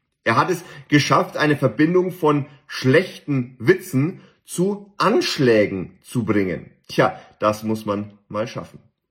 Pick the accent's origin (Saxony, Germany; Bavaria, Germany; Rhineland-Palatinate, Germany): Bavaria, Germany; ich bin hier in Bayern aufgewachsen.